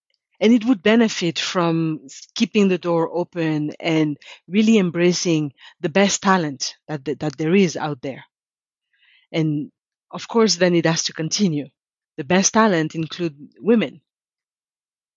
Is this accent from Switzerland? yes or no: yes; Switzerland; now in United States; I grew up in Switzerland, I have family relatives, so I had that support network here.